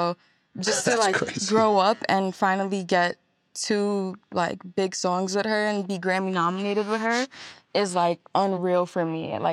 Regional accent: New York City, New York, United States; yeah, I'm from the Bronx.

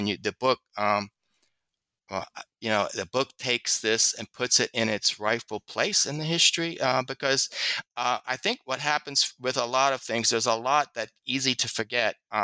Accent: the South, United States; because I'm a Southerner, it also maybe I have a prejudice for that accessibility.

